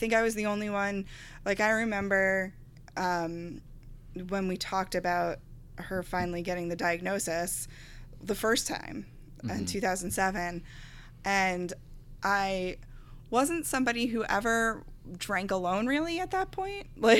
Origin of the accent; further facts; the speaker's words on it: Garden City, New York, United States; But I'm originally from Nassau County, from Garden City.